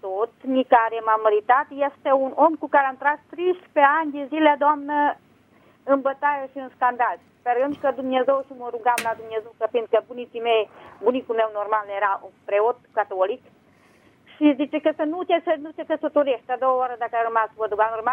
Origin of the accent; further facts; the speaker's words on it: Baia Mare, Maramureș County, Romania; Sunt din Baia Mare, doamnă